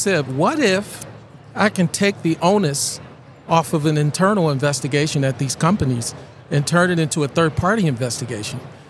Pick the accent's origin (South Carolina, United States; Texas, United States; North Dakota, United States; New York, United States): Texas, United States; Dallas; And of course, I'm from Dallas, Texas.